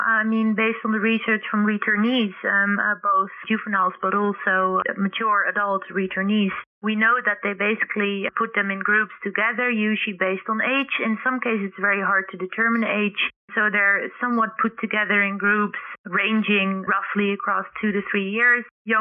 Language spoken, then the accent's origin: English; Netherlands; English is a second language; anything but my home country in the Netherlands